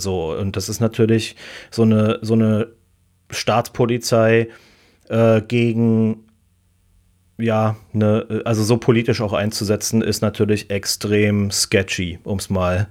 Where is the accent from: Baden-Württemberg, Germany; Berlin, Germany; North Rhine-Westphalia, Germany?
Berlin, Germany; born there; Doch, ich bin in Berlin geboren.